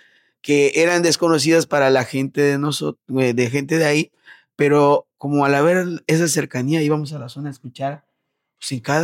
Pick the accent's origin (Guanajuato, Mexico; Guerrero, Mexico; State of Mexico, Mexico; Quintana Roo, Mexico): Quintana Roo, Mexico; Bacalar; also born or lived in Chetumal; por obras de destino llegaron a Bacalar y yo soy